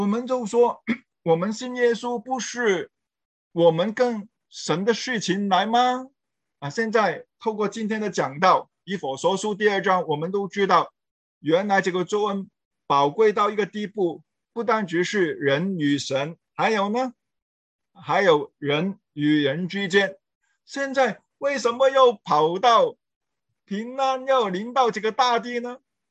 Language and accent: Chinese; China; 我们中国人是不是有以下的一句话，就是说只管顾好自家